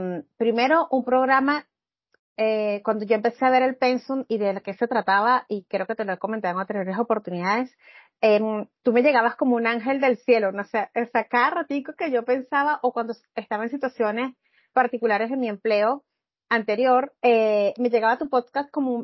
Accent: Caracas, Capital District, Venezuela; Sí, bueno, soy de Caracas, Venezuela.

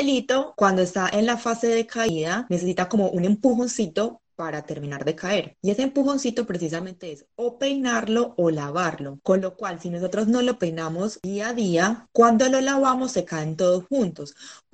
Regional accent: Medellín, Antioquia, Colombia; now in Argentina; yo soy colombiana de Medellín, estoy en Argentina hace 7 años, ya por ahora me quedo acá

